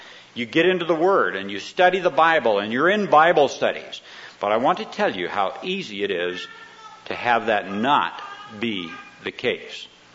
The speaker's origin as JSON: {"language": "English", "region": "Iowa", "country": "United States", "tie": "born there", "said": "I was born in Iowa, in a little town that had three street lights, a beer joint, and a grain elevator."}